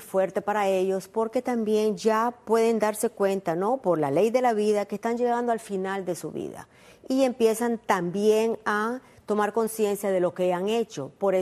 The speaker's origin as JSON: {"language": "Spanish", "country": "Nicaragua", "said": "yo soy nicaragüense"}